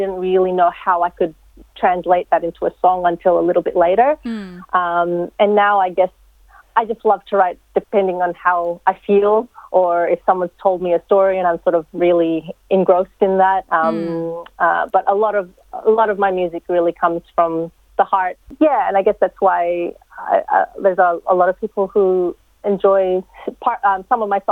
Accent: Philippines; because that's who I sort of look like, being Filipino.

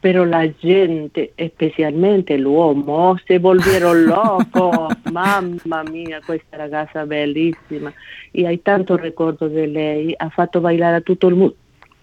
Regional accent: Chile; Italian is a second language; now in Melbourne, Australia; da Melbourne, però parlo italiano perché mio marito è italiano, però io sono cilena.

